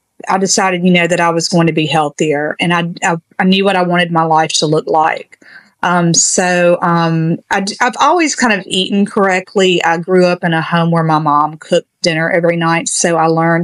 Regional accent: Mississippi, United States; And I'm from Mississippi originally, and I love gas station food. I don't know if anyone else really knows the South and how you can get some really good food in a gas station

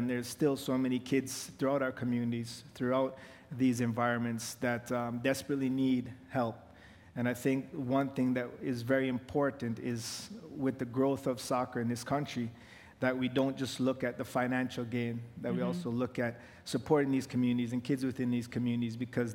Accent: Scarborough, Ontario, Canada; But as a young kid growing up in Scarborough, playing soccer, that was a surprise to a lot of people.

